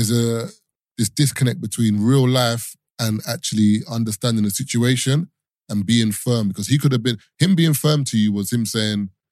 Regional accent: United States; like, I'm American, you come to UK

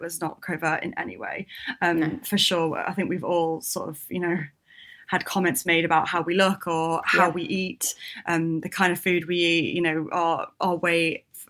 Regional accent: United Kingdom; You know, we're British and stiff upper lip and sort of keep it in and get over it.

